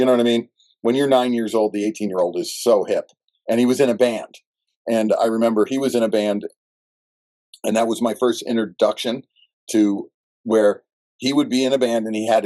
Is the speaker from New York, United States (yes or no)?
yes; New York, United States; Because the house I grew up with in New York still is only worth $400,000 and it's still only 1,200 square feet.